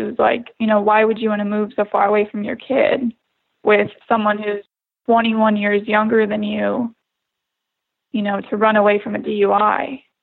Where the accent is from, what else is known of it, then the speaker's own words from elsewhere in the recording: Ankeny, Iowa, United States; also born or lived in Waukee; I moved about 40 minutes away from Ankeny to Waukee, Iowa after sixth grade.